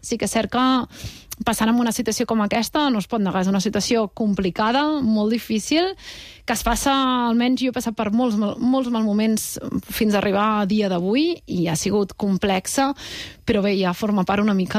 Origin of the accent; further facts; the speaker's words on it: Vilassar, Catalonia, Spain; Jo sóc de Vilassar